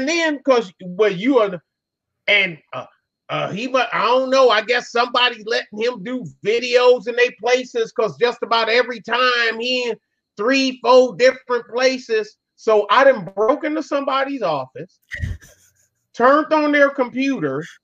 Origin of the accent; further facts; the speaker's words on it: Detroit, Michigan, United States; Yeah, I'm from Detroit, so I don't know no better.